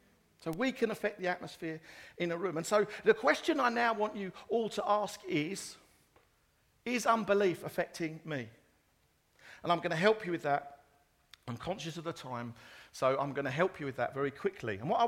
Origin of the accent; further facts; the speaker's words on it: East of England, United Kingdom; I'm from Essex. Go Essex.